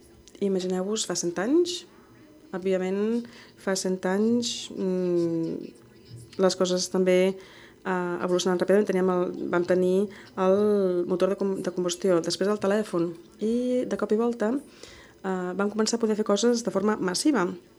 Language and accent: Catalan; Pittsburgh, Pennsylvania, United States; soc estratega de Remake Learning i vinc de Pittsburgh, Pennsylvania, que es troba a l'est dels Estats Units. És una àrea metropolitana amb uns 2,5 milions de persones